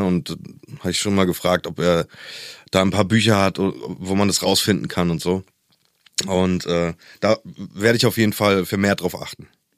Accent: East Germany, Germany; ich komme ja aus der DDR jemals. Und ich glaube, als die Grenzen aufgegangen sind, war ich 11 oder so.

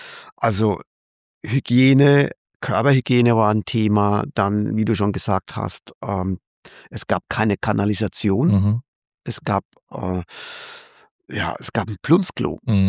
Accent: Ramsthal, Bavaria, Germany; Und aus meinem Heimatdorf, Ramstal natürlich damals auch, Hammelburg, auch das Weindorf.

